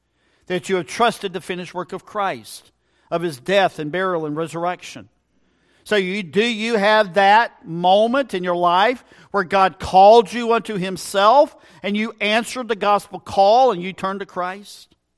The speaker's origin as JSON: {"language": "English", "town": "Fayetteville", "region": "North Carolina", "country": "United States", "tie": "born or raised there", "said": "It would be like me growing up on East Fayetteville out towards Vander. And when I grew up, Hope Mills was known as simply this, Hopeless Mills."}